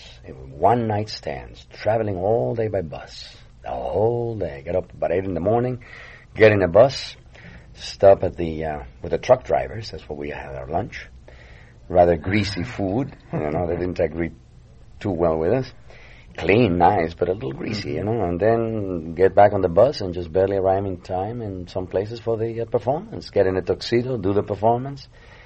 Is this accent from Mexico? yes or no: yes; Mexico; English is a second language; now in United States; But the Mexicans, when we come from Mexico originally to this country, we get just as sick.